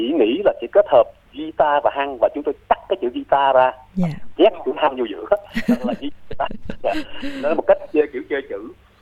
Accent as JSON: {"language": "Vietnamese", "country": "Australia", "tie": "born or raised there", "said": "Úc gốc Việt á, mình có may mắn là có được cái hai cái nền văn hóa. Tôi ở lớn lên tại Úc"}